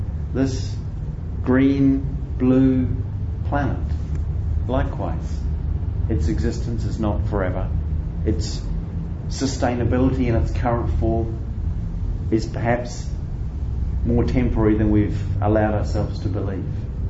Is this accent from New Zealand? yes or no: yes; New Zealand; did I say I'm from New Zealand?